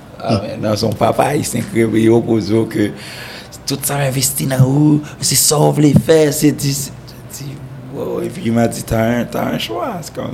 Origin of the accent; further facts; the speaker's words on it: Haiti; moved away; depuis que j'ai quitté Haïti comme pour étudier, après pour venir, pour retourner en Haïti, travailler et retourner encore ici.